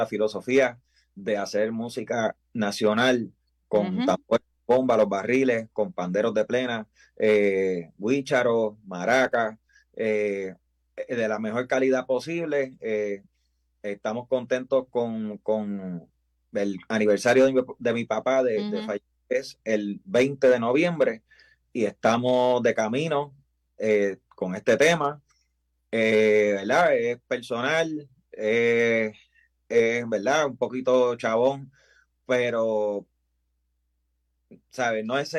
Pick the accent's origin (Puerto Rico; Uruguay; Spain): Puerto Rico; porque somos de Puerto Rico